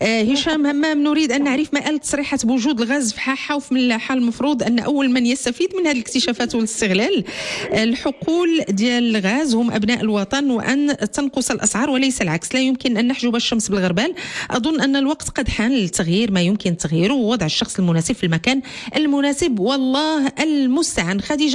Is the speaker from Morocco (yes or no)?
yes; Morocco; على القدرة الشرائية ديالنا كمستهلكين كمغاربة